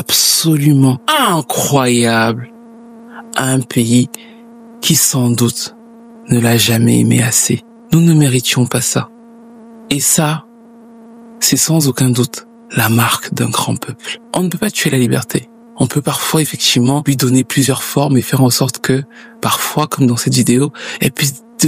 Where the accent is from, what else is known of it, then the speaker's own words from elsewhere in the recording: Cameroon; j'ai grandi au Cameroun. J'ai eu deux parents camerounais, de deux ethnies différentes d'ailleurs.